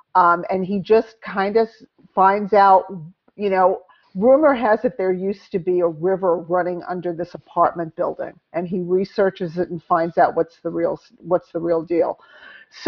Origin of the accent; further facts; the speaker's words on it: New York, United States; I'm from New York, and what I love about New York is you wander the streets and you just stumble across things that are completely puzzling